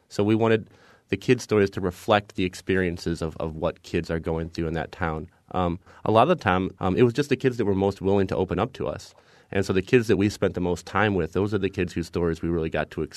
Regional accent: Ann Arbor, Michigan, United States; You know, as Davey said, we grew up in Ann Arbor, Michigan. Both my parents are from Indiana. Both went to IU.

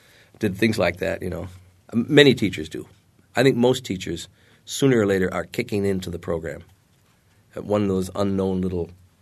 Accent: St. Paul, Minnesota, United States; Minnesota, St. Paul, Minnesota.

